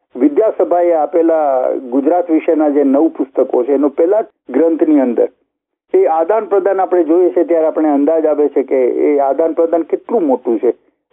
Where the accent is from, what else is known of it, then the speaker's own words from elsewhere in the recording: Arusha, Tanzania; હું મારું મૂળ શહેર અરુષા ટાંઝાનિયાનું, એની લાઇબ્રેરીનો પણ એક સંચાલક થયો.